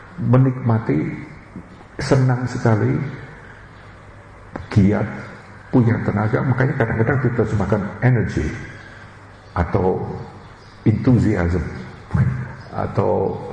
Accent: Australia; kita orang Australia

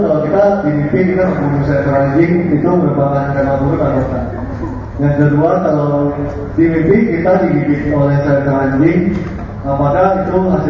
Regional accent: Sumatra, Indonesia; Aku dari Sumatera mewakili kelompok 3.

